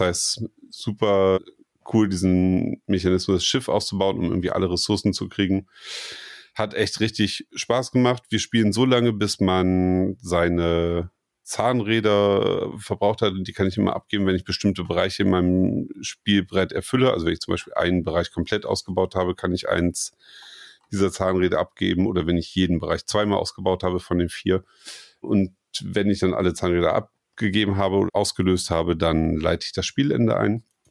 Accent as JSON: {"language": "German", "town": "Kiel", "region": "Schleswig-Holstein", "country": "Germany", "tie": "born or raised there", "said": "es spielt in Kiel, meine Heimatstadt."}